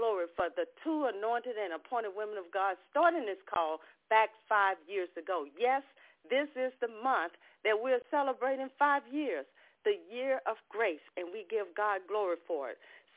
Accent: Ocean Springs, Mississippi, United States; from Ocean Springs, Mississippi

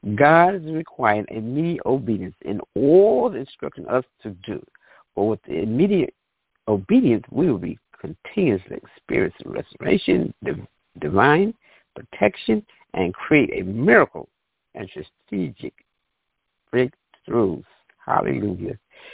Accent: New York City, New York, United States; I'm from the Bronx, New York, and I'm excited this morning.

